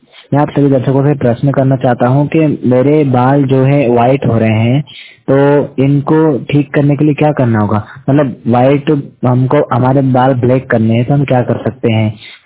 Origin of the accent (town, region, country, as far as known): Indore, Madhya Pradesh, India